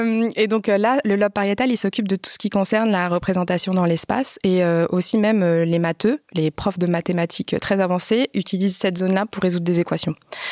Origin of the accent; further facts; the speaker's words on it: France; accent: French; moi, je parle anglais, mais par contre, j'ai toujours mon accent de française